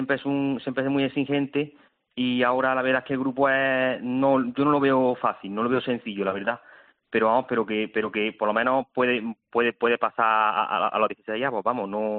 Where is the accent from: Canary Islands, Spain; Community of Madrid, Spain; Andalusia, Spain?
Andalusia, Spain; Granada; moved away as an adult; now in Seville, Spain; Bueno, yo llevo ya aquí 10 años, pero soy de Granada, de nacimiento en Granada, y estuve hasta los 20 años en Granada.